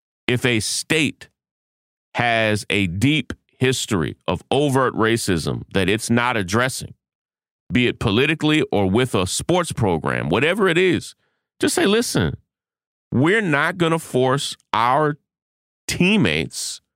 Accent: Kentucky, United States; I'm from Kentucky, so yeah, you know, you just have to understand where I come from.

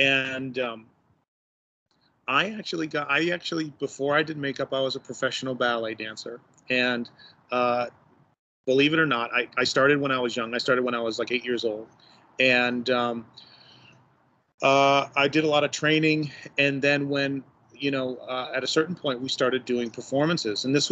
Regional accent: Cleveland, Ohio, United States; I grew up in Cleveland, and so it definitely had the Saturday afternoon, Friday midnight creature feature.

